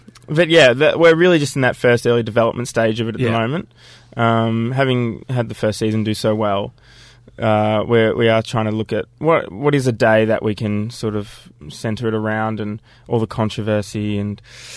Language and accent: English; Victoria, Australia; we've all grown up in sort of inner suburbians. I'm from Victoria, but, you know, the guys are all from inner Sydney.